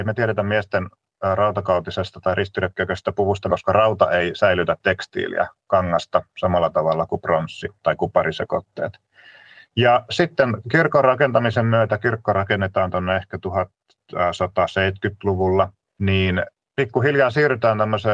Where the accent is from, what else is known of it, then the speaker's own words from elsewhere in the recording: Salo, Southwest Finland, Finland; mä oon itse Salostapäin kotoisin, niin tämä Halikko on tuttu seutu.